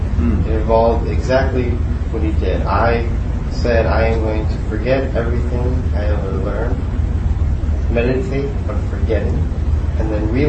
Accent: Mexico; My mom's very huge Catholic woman, I'm from Mexico.

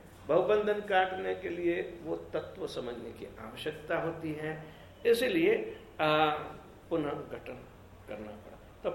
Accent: Gujarat, India; हम गुजरात में बड़े हुए हैं, जानते हैं बहुत सारा, हमने गुजराती की भाषा के अंतर्गत रहकर भी बहुत सारे साधु महात्माओं के वचन सुने

